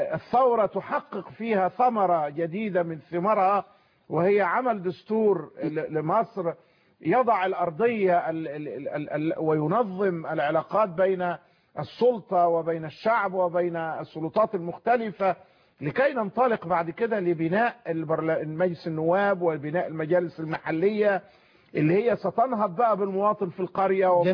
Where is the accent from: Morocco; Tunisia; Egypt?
Egypt; احنا ربما كمصريين